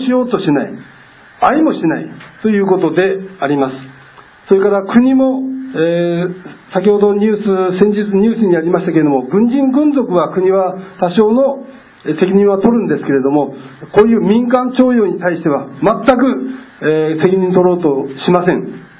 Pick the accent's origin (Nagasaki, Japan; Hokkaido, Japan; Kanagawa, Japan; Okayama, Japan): Hokkaido, Japan; Muroran; いわゆる地元の室蘭がどうしてるのかっていう思いにもなりまして